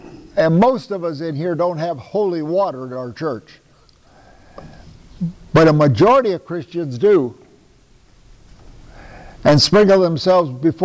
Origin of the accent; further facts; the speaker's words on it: Iowa, United States; And I'm from Iowa, and I can tell you Iowa dirt is worth a lot more money than Israel dirt. A lot blacker.